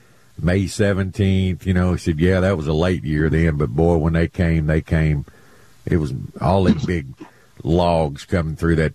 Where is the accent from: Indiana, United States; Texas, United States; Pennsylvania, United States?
Texas, United States; Baytown; Well, look at the subdivision I grew up in Baytown.